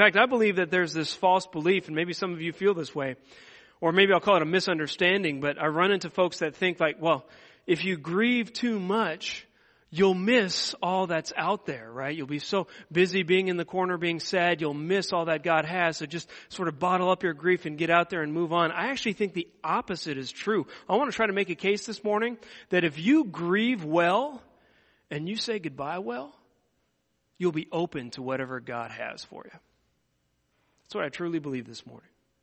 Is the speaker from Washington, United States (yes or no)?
yes; Seattle, Washington, United States; moved away as an adult; I grew up in Seattle, Washington. All my family is still out in Seattle. I moved away first to go study in seminary in 2003.